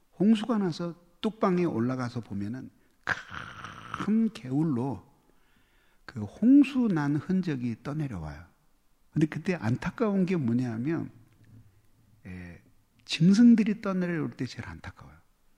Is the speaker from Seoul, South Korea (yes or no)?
yes; Seoul, South Korea; also born or lived in Gangwon Province; 저는 서울에서 태어났고 서울에서 교육을 받았어요. 부모님은 강원도에서 사업을 크게 하셨는데 유치원까지 강원도에서 다니고